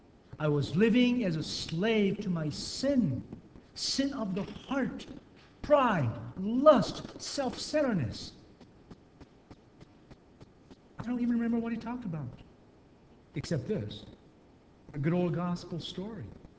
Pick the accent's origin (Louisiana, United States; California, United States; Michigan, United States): Michigan, United States; Back in 1989, Michigan, I grew up in Michigan.